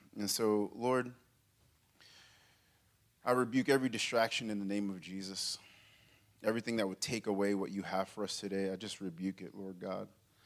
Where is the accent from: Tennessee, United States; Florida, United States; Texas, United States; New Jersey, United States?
Tennessee, United States; Memphis; when I tell people like, yeah, I'm from Memphis, they're like, oh, you're in the heart of the mission field, aren't you?